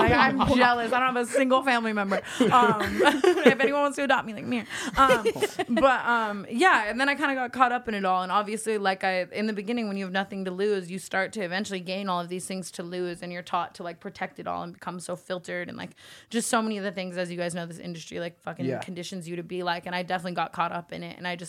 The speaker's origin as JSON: {"language": "English", "town": "Las Vegas", "region": "Nevada", "country": "United States", "said": "Like, I came from Vegas. I hated my family. I hated my life."}